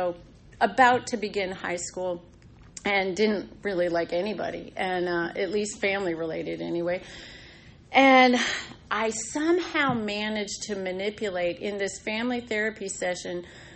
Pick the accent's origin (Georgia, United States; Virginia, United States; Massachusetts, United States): Virginia, United States; Reston; I spent my high school years growing up in Reston and all over Northern Virginia after that. I've lived just about everywhere you can live in Northern Virginia.